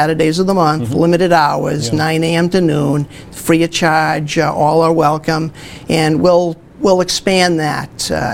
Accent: Hanover, Massachusetts, United States; I was a kid who spent his teenage years growing up in Hanover, and I was a kid who just was fascinated by aviation

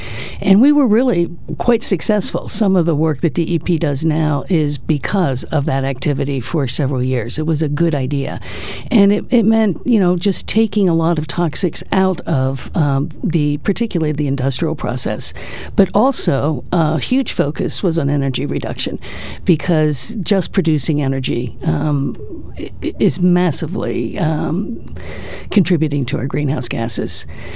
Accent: Pennsylvania, United States; Yes, I grew up in Mercer County, which is a lot like Union County, only it's in the western part of the state, and it's Appalachia.

